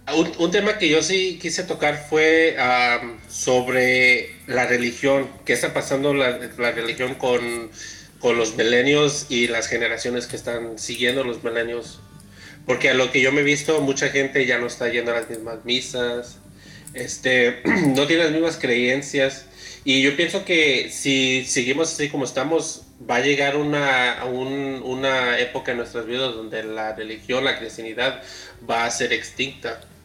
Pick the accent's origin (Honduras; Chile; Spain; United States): United States; yo te estoy dando un punto de vista de Estados Unidos, porque yo no me crié en México